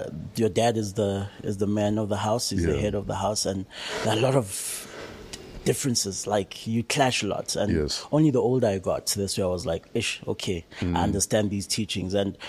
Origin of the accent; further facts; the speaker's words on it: Tembisa, Gauteng, South Africa; Yo, Ivory Park, it was obviously Gikasi, you know what I mean? Gitembisa.